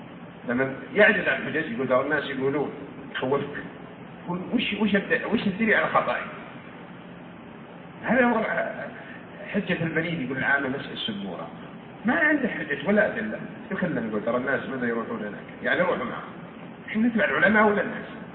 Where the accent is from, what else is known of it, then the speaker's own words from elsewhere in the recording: Saudi Arabia; عندنا في المملكة العربية السعودية؟